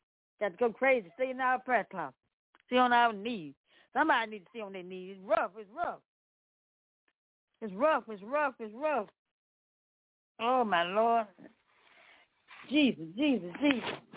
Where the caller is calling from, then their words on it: Memphis, Tennessee, United States; Yes, I'm coming from Memphis, Tennessee.